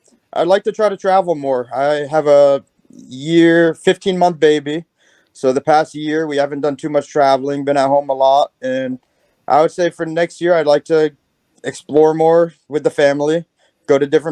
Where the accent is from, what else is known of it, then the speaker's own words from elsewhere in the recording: Coral Springs, Florida, United States; born there; I was born in Coral Springs, Florida.